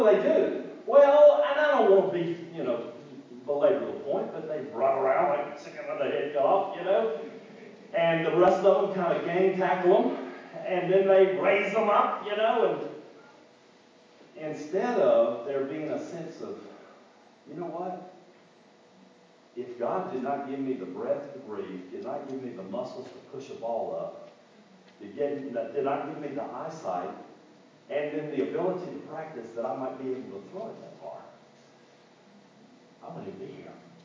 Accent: North Carolina, United States; I grew up outside of the University of North Carolina, okay?

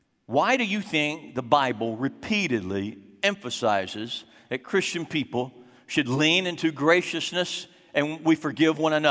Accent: Sugar Land, Texas, United States; I said, well, I'm from right here. I'm from Sugar Land. No, really. Where are you from? I said, I'm right here, Sugar Land. I've lived in Sugar Land 34 years.

